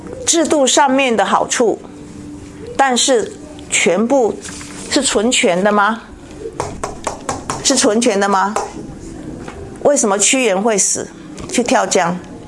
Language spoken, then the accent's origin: Chinese; China; 我们中国人说子孙什么多子多孙多福气